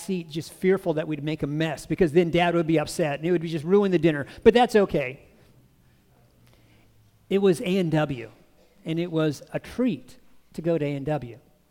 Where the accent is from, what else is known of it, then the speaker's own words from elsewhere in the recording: Oakdale, United States; I come from Oakdale.